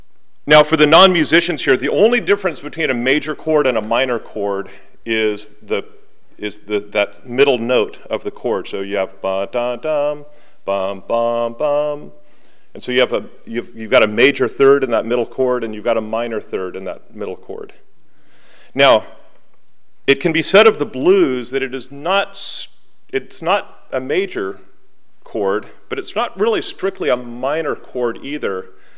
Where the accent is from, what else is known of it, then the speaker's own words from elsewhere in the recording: California, United States; So I'm from California.